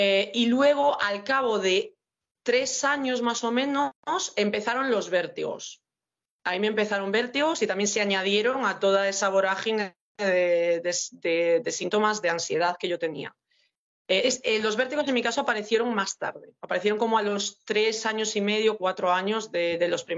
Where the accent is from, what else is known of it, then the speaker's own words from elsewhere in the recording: Pontevedra, Galicia, Spain; Sí, soy de Pontevedra.